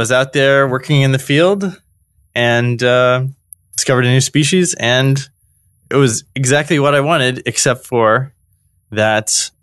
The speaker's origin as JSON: {"language": "English", "country": "United States", "lives_now": "Indonesia", "said": "especially because I'm American and I get paid in US dollars, a great exchange rate."}